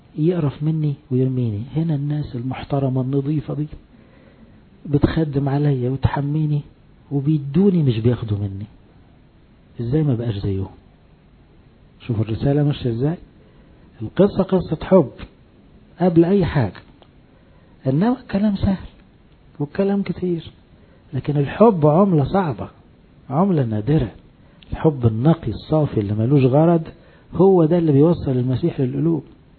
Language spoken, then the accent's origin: Arabic; Upper Egypt, Egypt; رجع قلع الزي العسكري ورجع عمل ديره عندنا في الصعيد